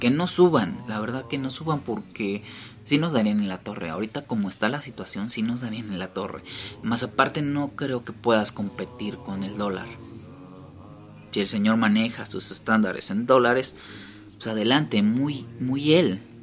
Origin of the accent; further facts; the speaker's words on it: Cuernavaca, Morelos, Mexico; pero aquí en mi pueblo, aquí en Cuernavaca, sí se esponja.